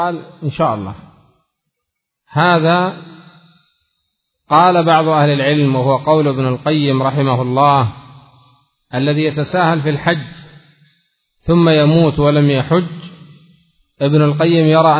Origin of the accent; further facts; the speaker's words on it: Aden, Yemen; وخاصة عندنا في عدن المطار يغلق شهرين ويفتح 3 أيام وهكذا.